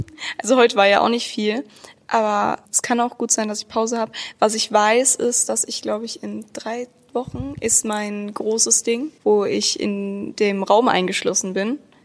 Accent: France; Ich bin Franzose.

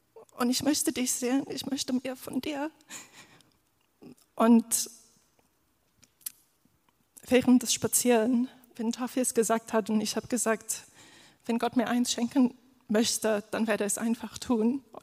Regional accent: South Africa; German is a second language; alle wissen, dass ich aus Südafrika komme. Das ist meine Heimat.

